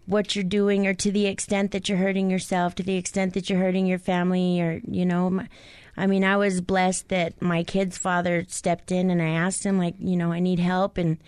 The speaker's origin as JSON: {"language": "English", "town": "Clovis", "region": "New Mexico", "country": "United States", "tie": "born or raised there", "lives_now": "Albuquerque, United States", "said": "I'm originally born and raised in Clovis. Came out to Albuquerque for actually my sentence."}